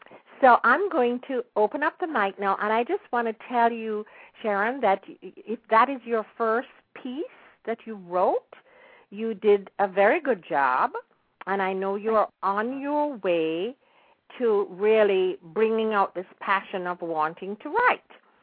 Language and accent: English; Jamaica; growing up in Jamaica in the period that I grew up in. You know, because things were a little different then than they are now.